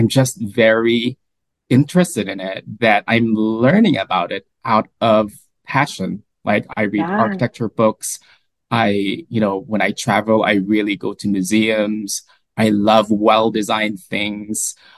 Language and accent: English; Philippines; now in United States; I am, as what Patricia mentioned, I am also a Filipino American. I came here to the United States in 2007